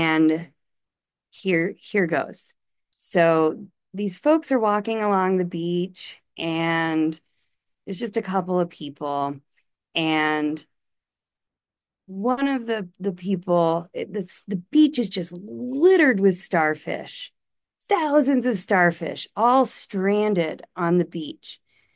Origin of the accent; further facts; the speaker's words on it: Boston, Massachusetts, United States; Boston! I grew up in the Boston area.